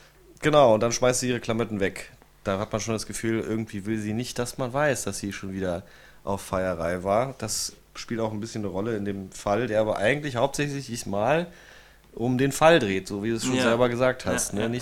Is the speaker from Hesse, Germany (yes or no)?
yes; Hesse, Germany; ich bin ursprünglich aus dem Hesseland.